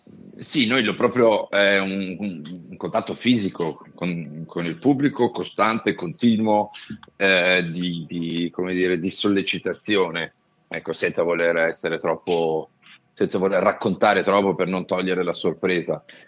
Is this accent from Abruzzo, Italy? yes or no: no; Veneto, Italy; e io sono veneto